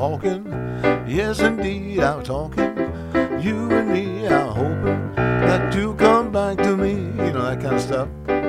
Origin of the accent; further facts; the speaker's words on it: Fort Worth, Texas, United States; I grew up in Fort Worth, Texas, near Dallas.